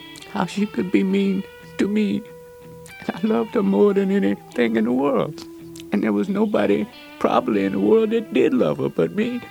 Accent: Longview, Texas, United States; born there; So when I was born on February the 7th, 1930, Longview, Texas, raining and snowing, right behind the old jailhouse, Gregg County, Precinct Number 1, Hoot Garner was the sheriff.

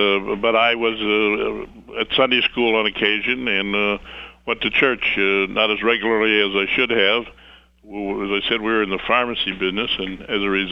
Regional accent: Kankakee, Illinois, United States; I grew up in the Methodist Church, the First Methodist, Asbury Methodist Church here in Kankakee, and took my communion there many years ago, and still attend.

